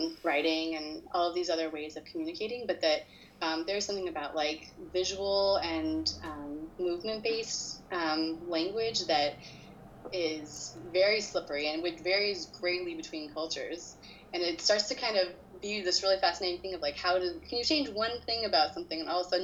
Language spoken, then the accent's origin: English; Chicago, Illinois, United States; born there; also born or lived in Los Angeles / New York; I am an American. I was born in Chicago. I lived in LA and I lived in New York